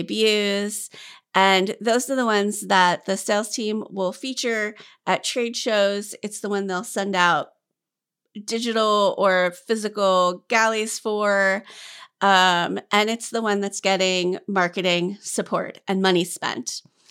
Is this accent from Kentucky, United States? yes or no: yes; Kentucky, United States; Literally just because, I mean, I'm from Kentucky. I'm a librarian.